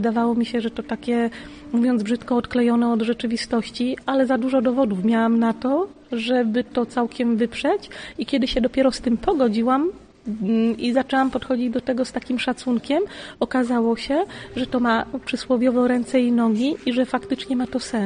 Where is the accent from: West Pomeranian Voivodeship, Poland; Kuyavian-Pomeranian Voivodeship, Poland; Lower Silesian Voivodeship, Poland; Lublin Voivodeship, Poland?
Lower Silesian Voivodeship, Poland; Lądek-Zdrój; now in Bieszczady, Poland; Ja w Bieszczadach mieszkam prawie od 8 lat, a pochodzę z Lądka Zdroju, czyli Kotlina Kłodzka, Dolny Śląsk i mam ogromny sentyment do tego miejsca w naszym pięknym kraju. W sercu mam zawsze Kotlinę Kłodzką, bo tam się urodziłam.